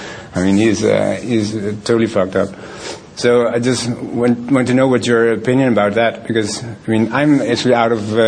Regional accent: Copenhagen, Capital Region of Denmark, Denmark; English is a second language; I'm an alcoholic from Copenhagen.

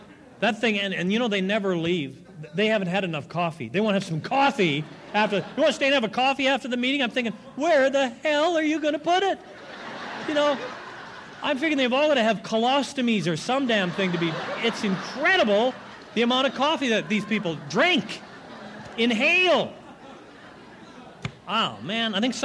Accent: Canada; I've got rights. I'm a Canadian.

